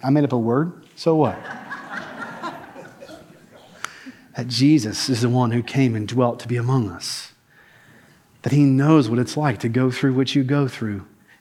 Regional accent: Kentucky, United States; I'm from Kentucky, y'all. Please be patient, okay?

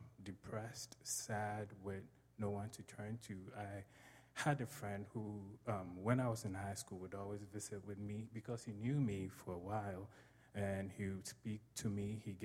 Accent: Ghana; I'm from Ghana, West Africa. I was raised by a single mom.

